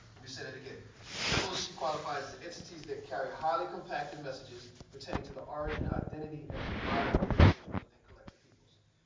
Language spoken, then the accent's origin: English; New Orleans, Louisiana, United States; on my hometown of New Orleans, Louisiana